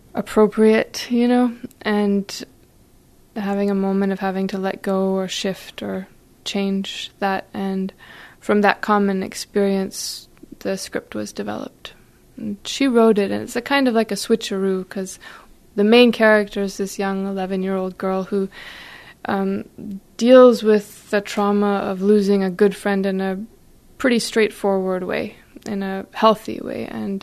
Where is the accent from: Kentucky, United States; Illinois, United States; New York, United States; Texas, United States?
Texas, United States; San Antonio; I did, yeah. I mean, I went to Clark High School and I finished there